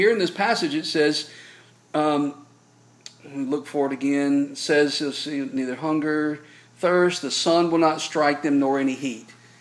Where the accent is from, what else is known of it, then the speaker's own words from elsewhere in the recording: Mississippi, United States; I'm originally from Mississippi, fixing to is a real word.